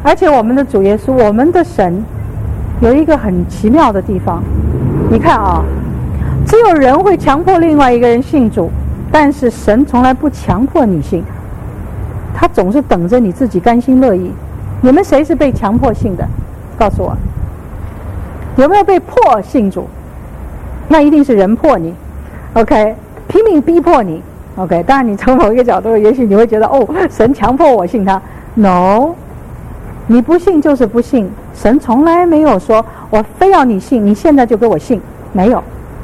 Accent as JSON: {"language": "Chinese", "country": "China", "said": "这个讲到我们中国人的长处了，民以食为天，对不对？"}